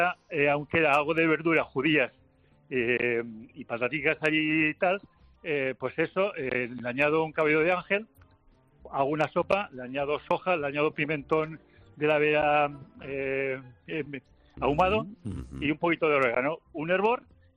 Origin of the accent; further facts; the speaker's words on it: Calanda, Aragon, Spain; now in Sabadell, Spain; estoy en Sabadell, Barcelona, y esperando que venga el 12 de octubre para irme a mi pueblo, que es Calanda.